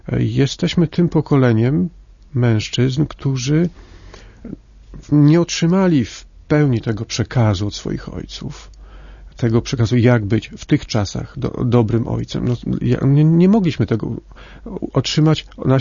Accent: Kraków-Częstochowa Upland, Poland; w tej części kraju, gdzie ja się wychowywałem, na Jurze Krakowsko-Częstochowskiej

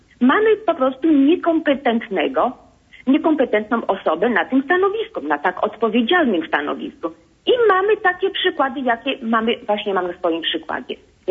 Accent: West Pomeranian Voivodeship, Poland; Pochodzę właśnie z tego zachodniopomorskiego

